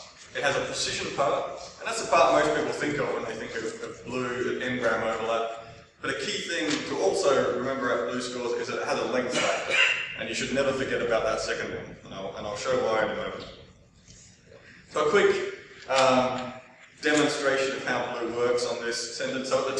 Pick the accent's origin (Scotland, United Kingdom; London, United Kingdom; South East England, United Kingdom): South East England, United Kingdom; Oxford; I'm actually from Oxford, but I've stolen these slides from Chris Dyer, hence the advertising for Carnegie Mellon University.